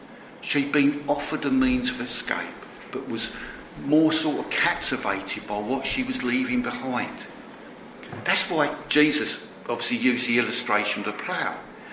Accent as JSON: {"language": "English", "region": "London", "country": "United Kingdom", "tie": "born or raised there", "said": "I grew up mainly in South and North London, so I saw lots of traffic, high rises, hustle and bustle. I didn't see a lot of agriculture or ploughs, though."}